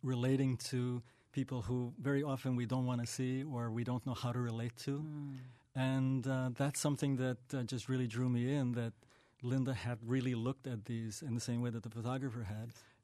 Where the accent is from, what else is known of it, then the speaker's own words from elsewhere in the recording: Budapest, Hungary; moved away; Actually, not when I was growing up. I was born in Budapest, and my parents kind of shielded us from things like that.